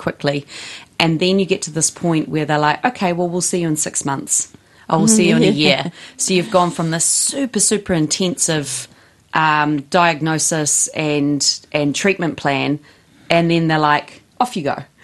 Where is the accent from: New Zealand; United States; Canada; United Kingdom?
New Zealand; Wellington; You know, it's one of those things growing up in the Wairarapa, and I moved here. I'm the eldest of three with mum and dad from Wellington, and went to Opaki School from intermediate age, and then went on to St. Matthew's Collegiate, finished school